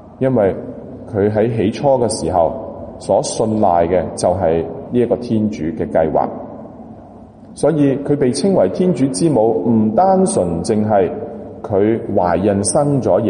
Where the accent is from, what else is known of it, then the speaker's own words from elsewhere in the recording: Guangdong, China; 还要所谓我们广东人讲的白头人送黑头人